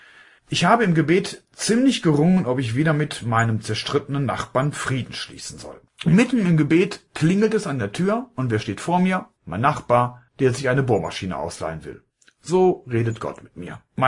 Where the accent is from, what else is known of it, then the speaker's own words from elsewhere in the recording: Kleve, North Rhine-Westphalia, Germany; die Erlebnisse eines Pfarrers aus meiner Heimat in Kleve, Fritz Leinung.